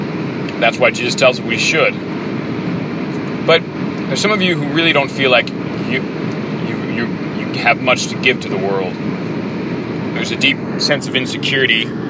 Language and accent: English; California, United States; I grew up in California. It's the land of fruits, flakes, and nuts.